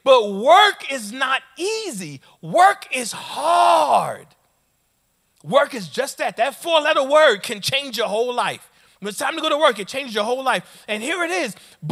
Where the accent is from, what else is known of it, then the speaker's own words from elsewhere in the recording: New York, United States; So all of you who think that I'm walking with a limp because I'm a gangster and I'm from New York, nah, actually, I got a little bit of a problem.